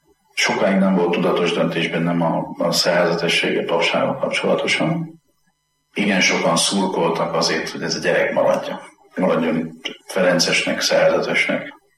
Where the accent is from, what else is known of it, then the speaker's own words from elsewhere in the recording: Zalaudvarnok, Zala, Hungary; also born or lived in Zalaszentgrót; Én rendes paraszti származású ember vagyok. Szülővárosom Zalaszengót, mert csak ott volt szülő otthon. De én Zalaudvarnakon nőttem föl, és azt a helyet tartom szülőfalunknak. Csodálatos vidék, gyönyörűség